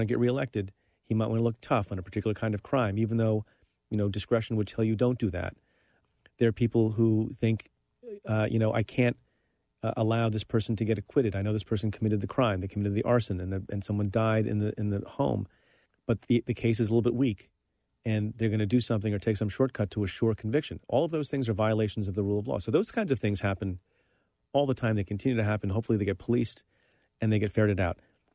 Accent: India; now in United States; I'm an immigrant from India.

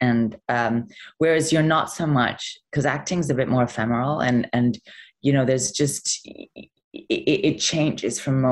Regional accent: England, United Kingdom; And I remember saying, well, I'm English.

